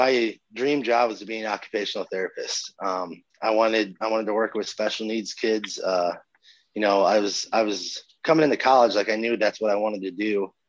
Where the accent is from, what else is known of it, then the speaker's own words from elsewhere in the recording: Palo, Iowa, United States; I had one show booked in Palo, my hometown